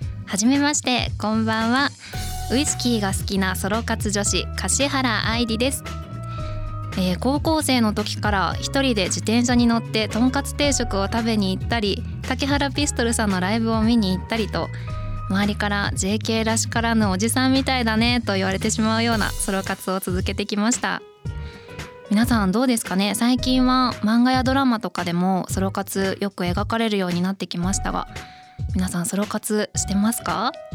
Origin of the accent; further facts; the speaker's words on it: Hyogo, Japan; あと私地元が兵庫県なので、その時上京したてで都会の人の多さとか情報の多さに圧倒される日々の中で